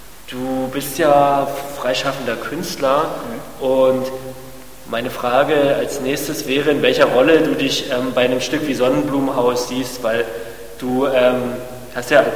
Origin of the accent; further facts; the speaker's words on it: Hoyerswerda, Saxony, Germany; also ich bin selbst aus Hoyerswerda